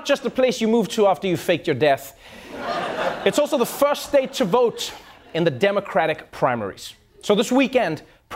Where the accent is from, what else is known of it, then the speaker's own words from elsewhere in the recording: South Africa; as a South African, I get asked dumb questions about where I'm from.